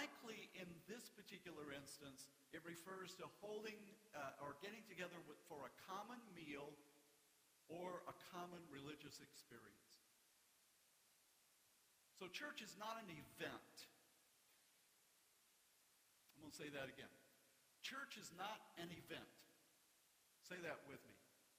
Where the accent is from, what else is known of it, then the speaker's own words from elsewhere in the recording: North Carolina, United States; because I grew up in North Carolina, tobacco country, there were things you do not